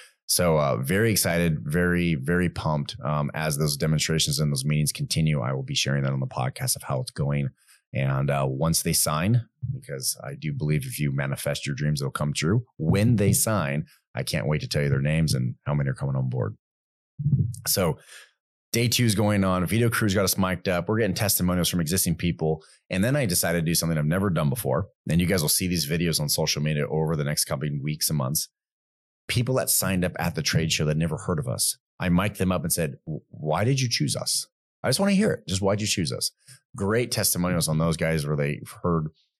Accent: San Diego, California, United States; And since it was Orlando and we're all from San Diego, we thought we could handle the sun.

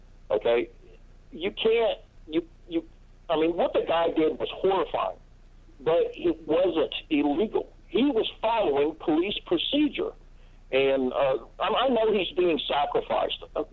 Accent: Miami, Florida, United States; I grew up in Miami, okay, and not in a good neighborhood.

